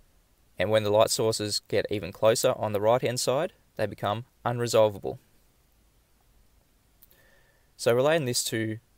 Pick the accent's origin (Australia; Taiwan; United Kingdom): Australia; from Australia